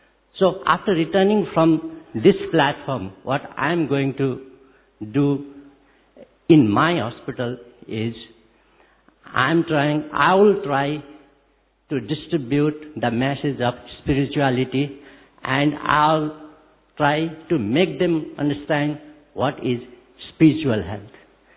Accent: Nepal; English is a second language; I forgot to admit myself that I am also from Nepal, I am practicing ENT surgeon.

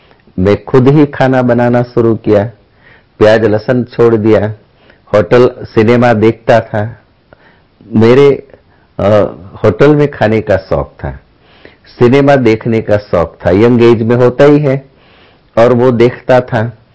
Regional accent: Valsad, Gujarat, India; मैं वलसाड से हूं।

